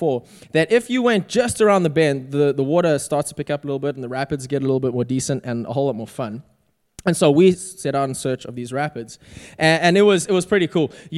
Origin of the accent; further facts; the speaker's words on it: South Africa; a quick story from my life growing up in South Africa.